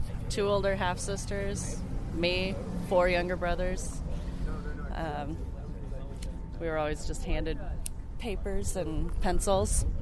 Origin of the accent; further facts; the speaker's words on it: Baldwin City, Kansas, United States; also born or lived in Colorado; I grew up in Baldwin, primarily. I was born in Colorado, but mostly Baldwin City, Kansas. Tiny little town. Definitely a Kansas girl to the max.